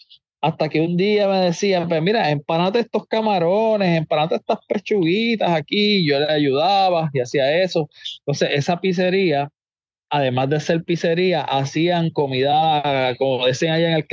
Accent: Barranquitas, Puerto Rico; me fui para la Interamericana de Barranquita, porque yo soy allá de Barranquita, a estudiar programación de computadoras.

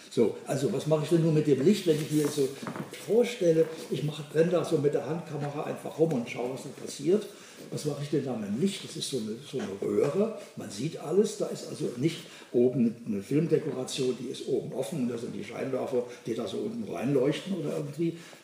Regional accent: Germany; Wir müssen jetzt als Deutsche, obwohl keiner von uns je einen U-Boot-Film gemacht hat vorher, wir müssen aber zeigen, dass wir das mindestens so toll können, wie das die Amerikaner können in Hollywood.

